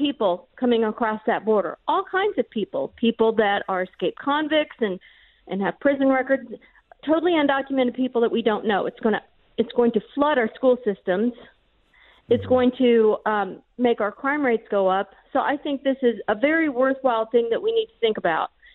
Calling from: Shawnee, Kansas, United States

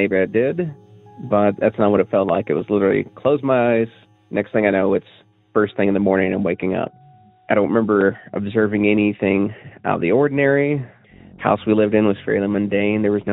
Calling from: Cookeville, Tennessee, United States; I'm calling from Cookeville, Tennessee, which sits squarely between Nashville and Knoxville, for those not familiar.

